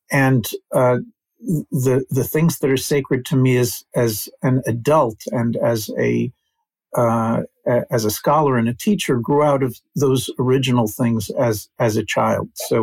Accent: United States; mostly I grew up in the United States, but I was growing up in a Jewish Israeli home, and so there certainly were two different cultures.

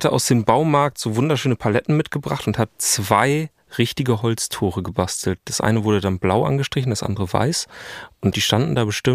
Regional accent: Meppen, Lower Saxony, Germany; Na, ich bin ja in Meppen aufgewachsen. In der Nähe des Stadions vom großen SV Meppen.

